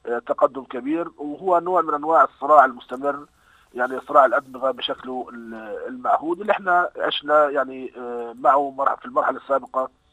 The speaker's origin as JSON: {"language": "Arabic", "region": "Gaza Strip", "country": "Palestine", "said": "احنا كفلسطينيين ومتابعين"}